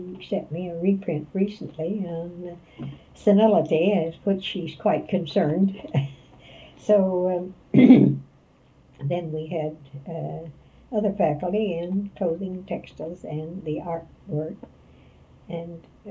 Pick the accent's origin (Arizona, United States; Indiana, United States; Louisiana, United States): Indiana, United States; Wabash; I was born in Indiana and lived there in Wabash until I graduated from high school.